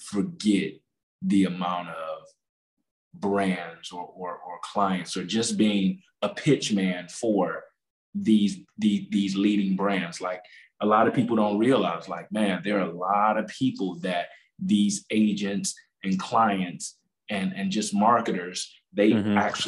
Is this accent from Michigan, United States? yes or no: yes; Detroit, Michigan, United States; For me, just the way that we grew up in Detroit, family has always been the fuel that I needed to continue.